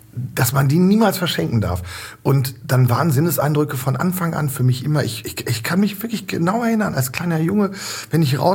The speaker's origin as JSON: {"language": "German", "region": "Lower Saxony", "country": "Germany", "tie": "born or raised there", "said": "Ich bin im Emsland geboren."}